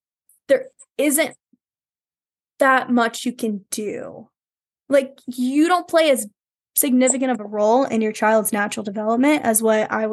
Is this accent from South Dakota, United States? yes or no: yes; South Dakota, United States; that's when I moved back to my hometown here in South Dakota